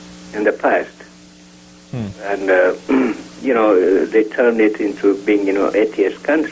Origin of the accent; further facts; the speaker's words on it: Ethiopia; I'm from Ethiopia.